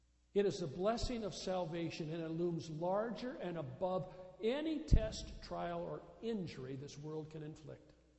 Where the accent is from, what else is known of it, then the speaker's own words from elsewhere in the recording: United States; I'm American through and through, and that means I like Boeing too.